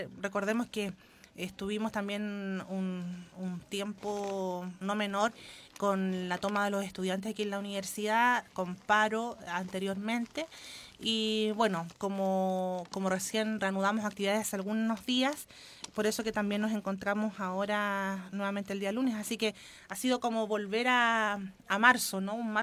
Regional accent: Chile; Transversalmente en nuestra sociedad como chilenos

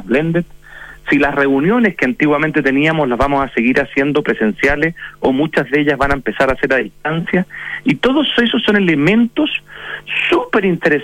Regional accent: Chile; nosotros como chilenos

